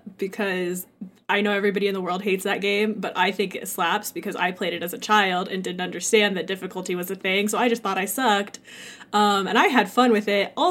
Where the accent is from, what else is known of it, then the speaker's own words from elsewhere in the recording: United States; Dude, I'm American. I don't know why we do shit.